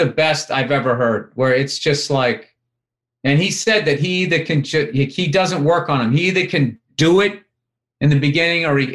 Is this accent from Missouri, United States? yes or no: no; Boston, Massachusetts, United States; accent: Boston; Then they should leave my Boston accent alone.